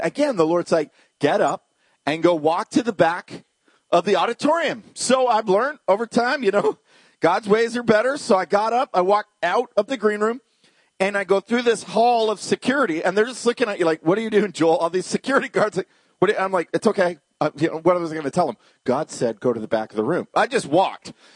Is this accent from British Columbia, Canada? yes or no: yes; Victoria, British Columbia, Canada; I'm from Victoria. So I've supported Canucks my whole life, but mostly soccer because I'm English.